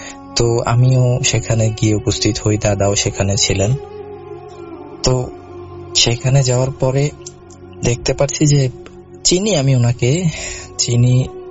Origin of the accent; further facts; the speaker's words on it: Shahrasti, Chittagong Division, Bangladesh; now in India; আমার দেশের বাড়ি হচ্ছে বাংলাদেশের চাঁদপুর জেলার শাহরাস্তি থানার কোনো এক গ্রামে। আমি গ্রামের নামটা না নাই বলছি। এখন বর্তমানে আমি থাকি ইন্ডিয়ায়।